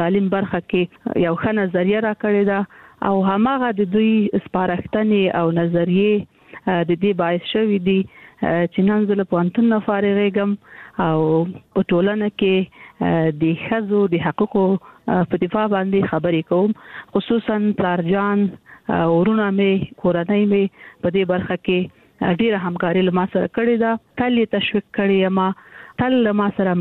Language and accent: Pashto; Kandahar, Afghanistan; زه د کندهار یم د کندهار د نړۍ لا لسی کې ذکر وکړم